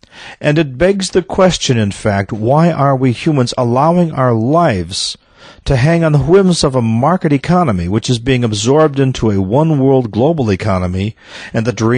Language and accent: English; United States; But as an American, I feel an enormous loss of what was once a powerful system and vision